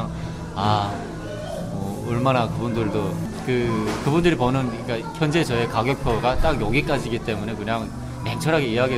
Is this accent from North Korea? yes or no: yes; North Korea; now in South Korea; 지금 저랑 같은 북한 사람들